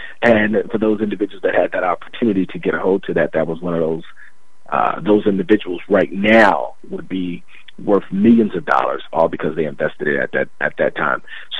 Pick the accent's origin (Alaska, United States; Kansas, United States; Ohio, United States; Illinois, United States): Illinois, United States; Chicago; because I'm from Chicago, a.k.a. Chirac, where less than 30% of homicides are being solved.